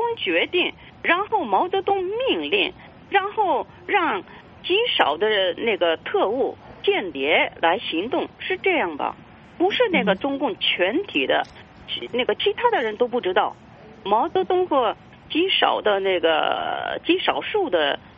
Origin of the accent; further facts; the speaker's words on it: Changchun, Jilin, China; born there; 所以我是在吉林省长春出生的。